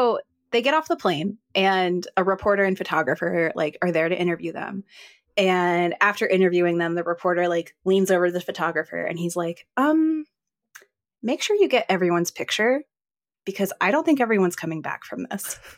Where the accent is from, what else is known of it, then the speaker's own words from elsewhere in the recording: Colorado, United States; now in California, United States; I grew up in Colorado, but I've been out in California for 8 years.